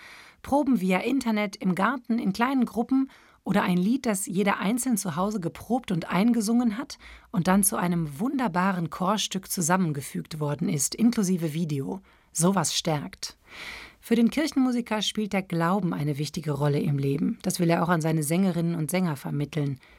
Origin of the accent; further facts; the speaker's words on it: Langenberg, Germany; Ich komme aus Langenberg und mich hat der Gospel auch gepackt.